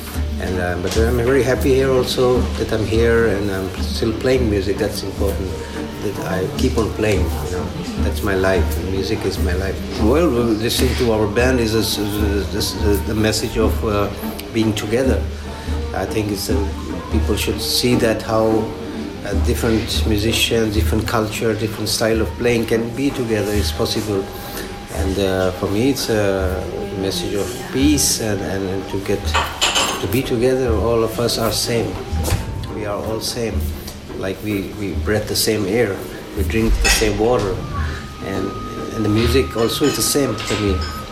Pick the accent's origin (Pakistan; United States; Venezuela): Pakistan; I'm from Pakistan.